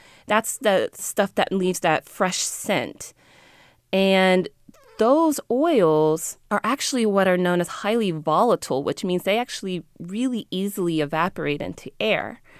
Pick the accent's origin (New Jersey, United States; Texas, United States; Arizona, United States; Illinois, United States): Texas, United States; I grew up in Texas.